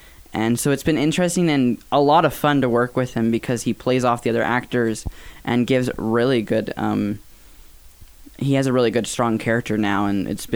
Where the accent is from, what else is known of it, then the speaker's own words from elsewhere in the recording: Orem, Utah, United States; I'm from Orem.